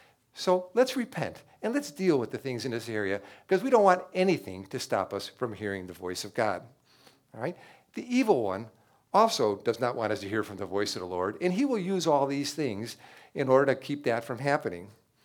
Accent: Chicago, Illinois, United States; Now, I grew up in Chicago and I had never been anywhere further than Wisconsin all my life.

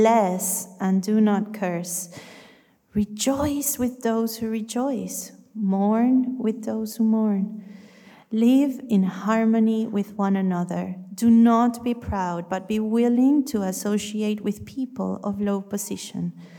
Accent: Dundonald, Northern Ireland, United Kingdom; I'm from Dundonald.

